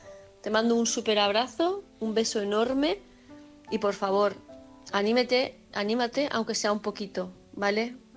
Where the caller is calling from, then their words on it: Palma, Balearic Islands, Spain; de Palma de Mallorca.